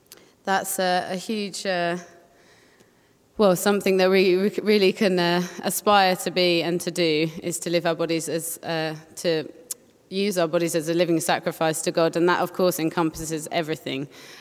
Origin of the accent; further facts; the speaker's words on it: England, United Kingdom; accent: British; thank you all for your patience and acceptance of my wonderful British accent. It's wonderful to be here, and I really appreciate the opportunity, and amazing to see such a huge fellowship and a beautiful building, and it's just really exciting for me coming from sunny England